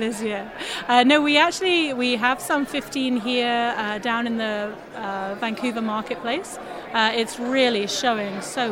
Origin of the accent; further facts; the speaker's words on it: England, United Kingdom; now in Canada; I've actually been living in the Okanagan since 2012. I moved here specifically to work in the wine industry. I come from England.